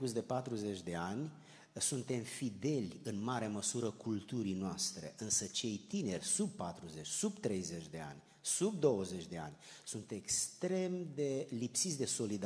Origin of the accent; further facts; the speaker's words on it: Romania; born there; noi ne-am născut în România, cei mai mulți.